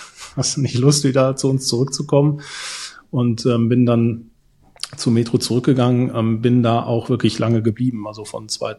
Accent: North Rhine-Westphalia, Germany; Ja, ich bin im Ruhrgebiet geboren, altes Ruhrpott-Kind. Ich glaube, das kann man auch nicht, ich kann es einfach nicht verbergen. Dazwischen ruhig rutschen einfach so die klassischen Wörter raus. Ja, wirklich groß geworden da in der Nähe von Bochum

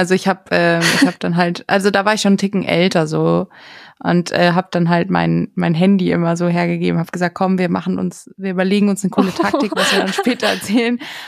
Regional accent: Herrsching, Bavaria, Germany; Nee, damals noch in Herrsching, wo ich aufgewachsen bin.

